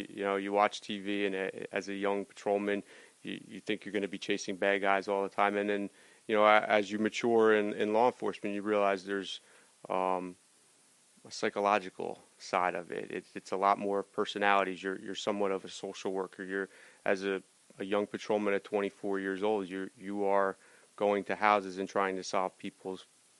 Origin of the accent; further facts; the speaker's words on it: Cranford, New Jersey, United States; I was lucky enough to land in my hometown of Cranford.